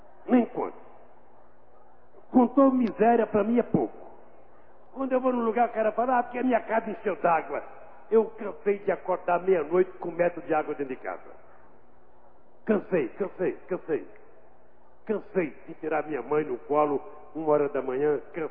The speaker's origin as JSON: {"language": "Portuguese", "region": "Northeast Region", "country": "Brazil", "said": "Todo mundo sabe que eu sou nordestino, amo meu Nordeste, devo tudo que eu sou a São Paulo"}